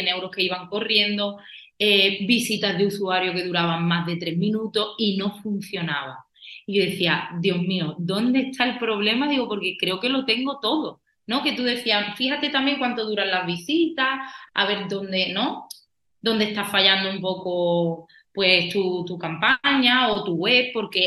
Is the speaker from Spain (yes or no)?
yes; Málaga, Andalusia, Spain; Yo soy de Málaga y yo estaba en Granada.